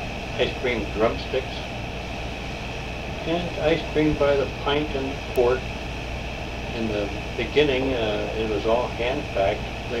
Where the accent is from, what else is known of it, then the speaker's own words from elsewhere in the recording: Warren, Ohio, United States; born there; I was born in Warren, Ohio on January 25th, 1917, just before American entry into World War I.